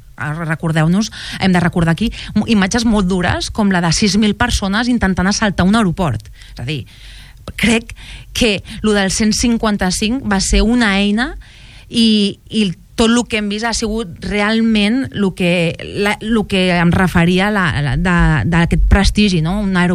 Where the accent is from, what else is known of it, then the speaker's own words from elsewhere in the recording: Catalonia, Spain; perquè veig que no anem a cap lloc i que estem perdent oportunitats contínuament com a catalans, no?